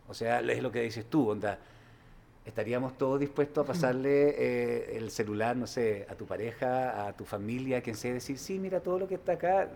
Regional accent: Temuco, Araucanía, Chile; yo soy de Temuco, entonces, o al menos nací allá

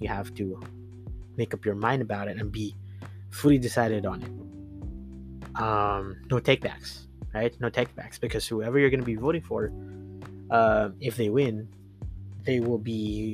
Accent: Philippines; as a Filipino, you know, everyone has their own opinion on a thing

